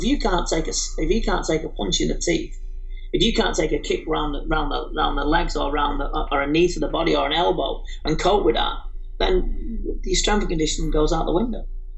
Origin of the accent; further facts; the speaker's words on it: England, United Kingdom; when I was doing Muay Thai, obviously being English